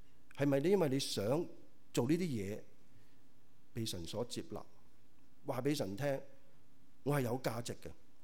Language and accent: Chinese; China; 特別我們中國人、亞洲人、東方人